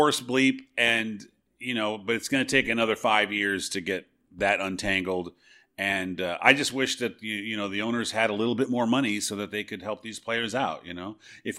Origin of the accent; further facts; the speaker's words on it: United States; I've known about xenophobia since I was a kid because I grew up in America